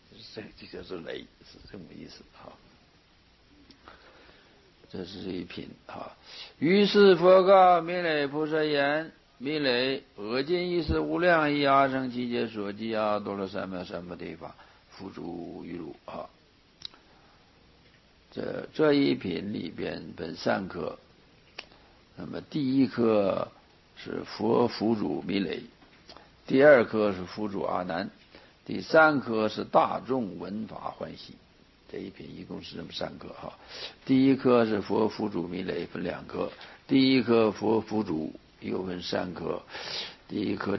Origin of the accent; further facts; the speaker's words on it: China; 我们中国人有一句俗话是大器已完成